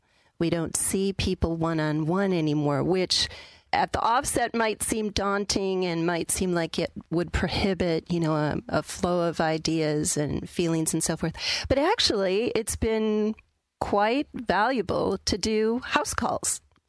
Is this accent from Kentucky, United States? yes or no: no; Minnesota, United States; And I grew up in Minnesota.